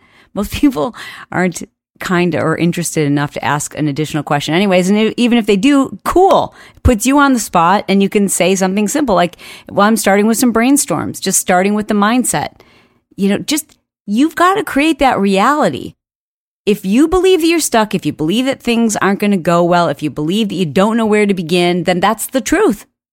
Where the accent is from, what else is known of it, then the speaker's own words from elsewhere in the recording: Michigan, United States; Now, I grew up in Michigan, and if you've ever driven in a cold weather state